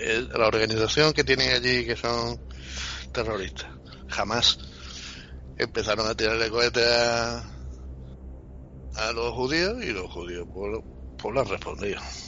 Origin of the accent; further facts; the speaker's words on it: Spain; Pues sí, nací en España, ¿qué hago? Sí. Soy español.